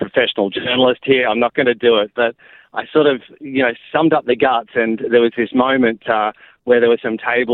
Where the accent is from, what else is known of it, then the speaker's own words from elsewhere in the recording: Australia; I'm from Australia.